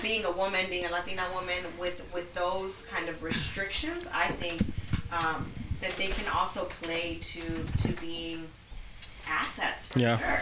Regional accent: Chicago, Illinois, United States; So I grew up near Logan Square.

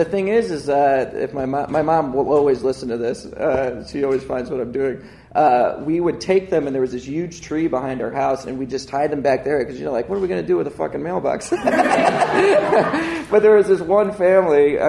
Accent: New York, United States; I grew up in New York on Long Island, and I really do think it's different

